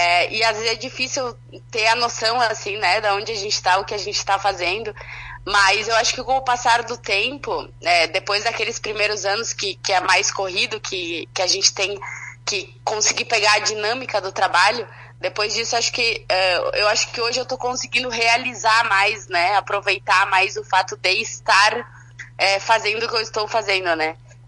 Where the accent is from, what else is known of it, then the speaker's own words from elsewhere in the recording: Carlos Barbosa, Rio Grande do Sul, Brazil; also born or lived in Spain; Eu sou aqui de Carlos Barbosa, né?